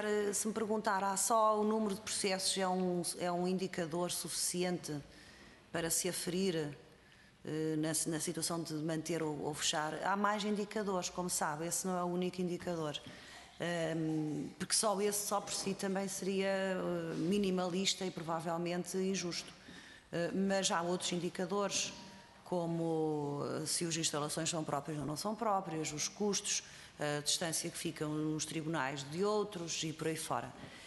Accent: Aveiro, Portugal; eu sou do litoral urbano e vocês são do interior rural, sou do distrito de Aveiro, sou eleita por Aveiro

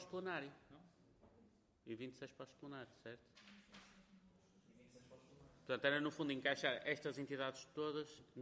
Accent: Porto, Norte, Portugal; eu também não sou de cá, eu sou do Porto.

